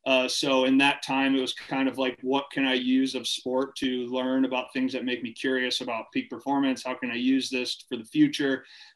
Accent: Farmington, Michigan, United States; also born or lived in Ohio; So I'm originally from Farmington, Michigan. Okay. Grew up in Michigan, family moved around a little bit, lived in Ohio a little bit as a kid, ended up coming back to Michigan.

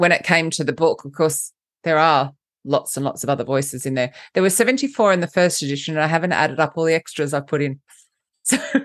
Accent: Australia; now in London, United Kingdom; First off, let's just clarify the accent. I'm Australian, but I live in London, so I don't really know what I sound like. Just if that's confusing anyone, because you said, who am I? I'm Aussie British.

